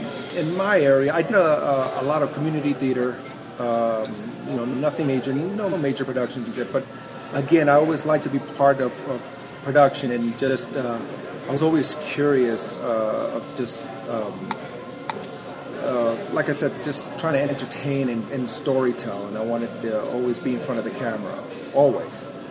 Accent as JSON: {"language": "English", "town": "New York City", "region": "New York", "country": "United States", "tie": "born or raised there", "said": "You know, I grew up in the 80s, and I grew up in Spanish Harlem, New York."}